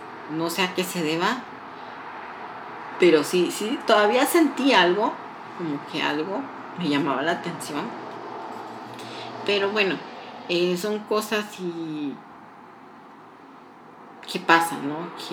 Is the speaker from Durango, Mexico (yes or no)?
no; Morelos, Mexico; son del estado de Morelos. Yo soy de Morelos. De ahí soy.